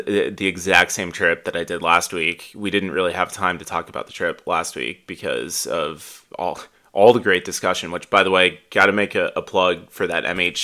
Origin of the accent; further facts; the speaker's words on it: Illinois, United States; I mean, I grew up near Chicago. I love Chicago as a city.